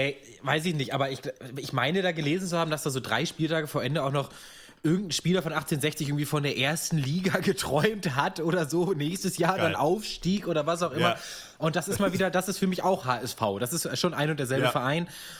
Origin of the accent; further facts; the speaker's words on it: Dibbesdorf, Lower Saxony, Germany; Ich als Halb-Wolfsburger, ich komme ja aus Dibbesdorf, liegt ja zwischen Braunschweig und Wolfsburg, so ziemlich an der Kante.